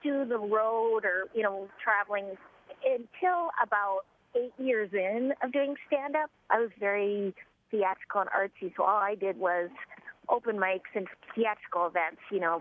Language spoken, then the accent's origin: English; Duluth, Minnesota, United States; My dad opened for me once in my hometown in Duluth.